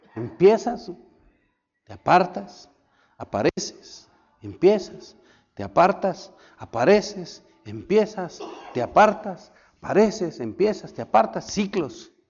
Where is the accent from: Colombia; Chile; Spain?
Colombia; Yo como colombiano sé lo que es un estigma de llegar a un aeropuerto y por solo ser colombiano, hágase de este lado.